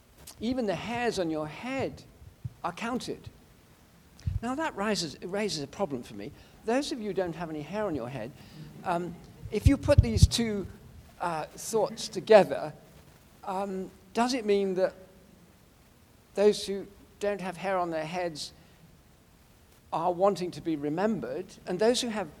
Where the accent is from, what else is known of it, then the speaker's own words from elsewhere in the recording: England, United Kingdom; When I grew up in England